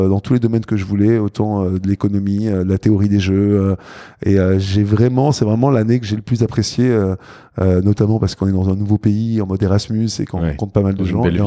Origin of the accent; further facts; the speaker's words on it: south of France, France; accent: Belgian; now in Belgium; Donc je viens d'un petit village du sud de la France.